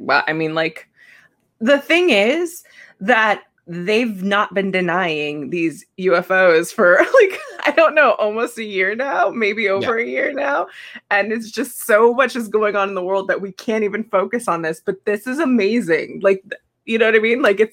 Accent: Oxnard, California, United States; I love it. I'm from Oxnard.

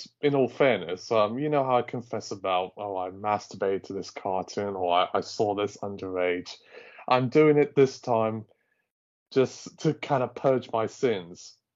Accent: United Kingdom; I know we're both British.

